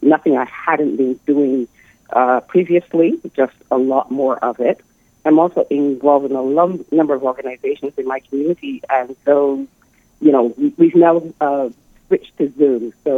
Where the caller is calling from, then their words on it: Toronto, Ontario, Canada; I'm calling from Toronto, Canada.